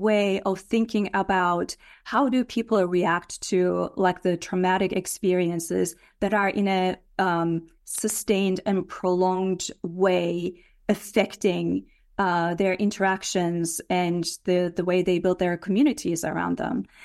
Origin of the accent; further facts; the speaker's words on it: Turkey; English is a second language; You know, I grew up in Turkey, and I had my first coup when I was 5 years old.